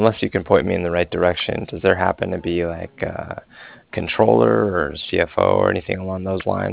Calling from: Cardiff, Wales, United Kingdom; I'm calling from Cardiff.

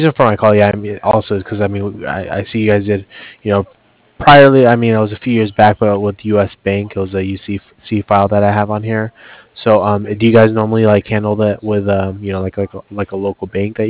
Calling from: Cardiff, Wales, United Kingdom; I'm calling over from Cardiff.

